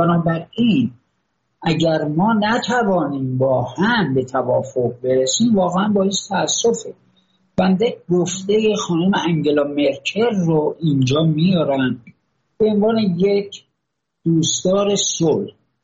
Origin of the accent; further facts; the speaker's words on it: Iran; بنده به عنوان یه ایرانی خیلی میل دارم که این مسائل با دیپلماسی حل و فصل بشه